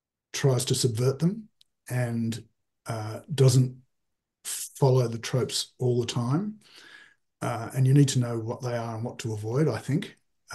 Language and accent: English; Australia; I'm an Australian author, and I'd like to talk to somebody.